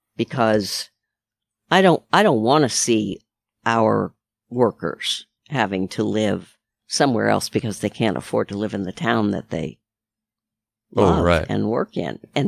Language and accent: English; California, United States; I came from the Bay Area, which is not New York City